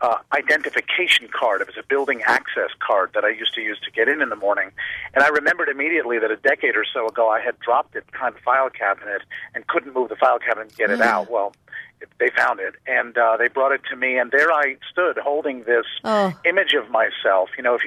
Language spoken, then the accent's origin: English; New York, United States; I mean, I'm a New Yorker, and so I took the events of 9/11 very much on the chin